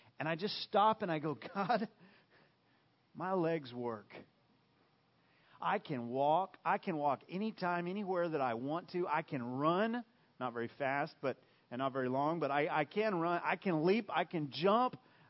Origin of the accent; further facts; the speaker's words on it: Roswell, New Mexico, United States; I kind of think it's like me growing up in Roswell. When I went to Albuquerque